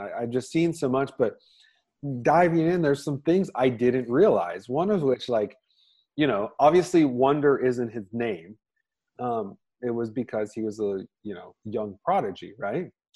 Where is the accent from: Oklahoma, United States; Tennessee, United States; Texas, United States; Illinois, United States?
Oklahoma, United States; And that means something to me because I grew up in Oklahoma and there's this famous music venue in Tulsa called Kane's Ballroom.